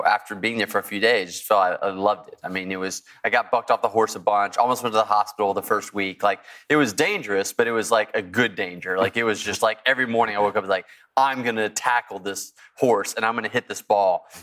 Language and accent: English; Texas, United States; I grew up in Texas, had ridden horses before.